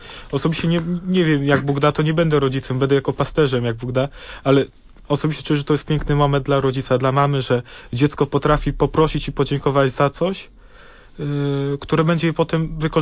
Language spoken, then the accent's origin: Polish; Pomeranian Voivodeship, Poland; bo na Kaszubach, skąd pochodzę, na północnych Kaszubach głównie